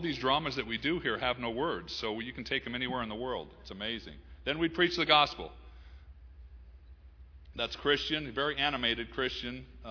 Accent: Los Angeles, California, United States; I usually start off with saying, you know what, I'm from Los Angeles, or from California.

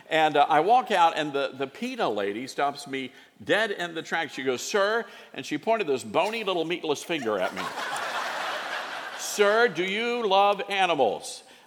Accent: Southern United States, United States; And growing up in the South, we're used to tropical storms and hurricanes.

